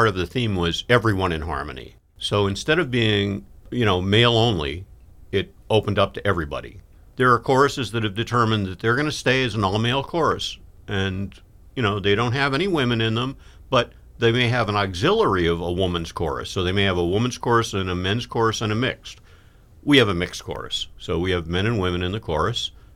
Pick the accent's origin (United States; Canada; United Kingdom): United Kingdom; Wales; in Plymouth there were a lot of Welsh people, and Welsh people love to sing, and I'm Welsh.